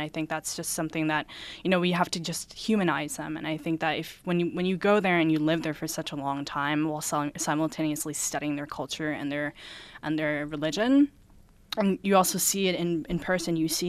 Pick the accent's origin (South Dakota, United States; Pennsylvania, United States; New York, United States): New York, United States; it's almost as if New York, or I'm from New York City, so like in Rochester, so like this place was frozen in time.